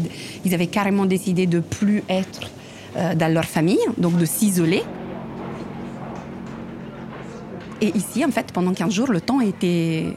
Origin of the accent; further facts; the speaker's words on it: Italy; comme moi, je suis italienne, et je me suis formée en Italie